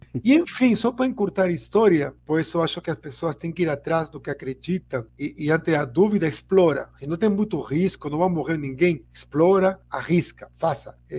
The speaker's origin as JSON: {"language": "Portuguese", "country": "Peru", "second_language": "Portuguese", "said": "Até fora do meu país, né? Sou peruano, então trabalhei no Peru"}